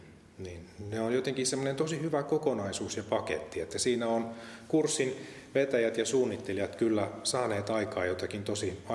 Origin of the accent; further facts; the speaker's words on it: Hämeenlinna, Kanta-Häme, Finland; täältä Hämeenlinnasta. Täältä olen kotoisin. Olen kyllä syntynyt toisella paikkakunnalla, mutta ihan muutaman kuukauden iästä lähtien asunut täällä.